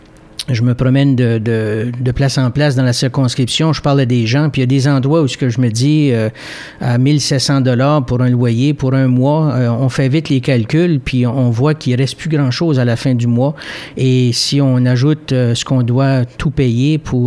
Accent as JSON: {"language": "French", "town": "Edmundston", "region": "New Brunswick", "country": "Canada", "tie": "born or raised there", "said": "de Saint-Hilaire, qui est maintenant le quartier Saint-Hilaire de la ville de Haut-Madawaska. J'ai passé toute ma vie dans ce coin-là, donc dans la région d'Edmundston, Haut-Madawaska."}